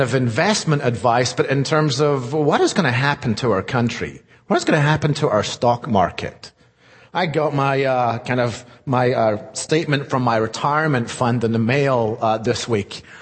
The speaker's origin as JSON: {"language": "English", "region": "Scotland", "country": "United Kingdom", "tie": "born or raised there", "lives_now": "North America", "said": "In the United Kingdom, where I grew up in Scotland, it can be very, very short"}